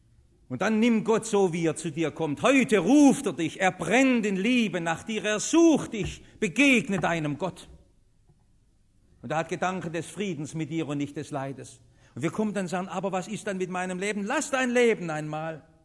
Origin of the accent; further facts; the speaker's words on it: Stuttgart, Baden-Württemberg, Germany; Warum bin ich in Stuttgart geboren und nicht in Hannover? Warum wachse ich hier auf und in diesem Jahrhundert nicht in einem anderen?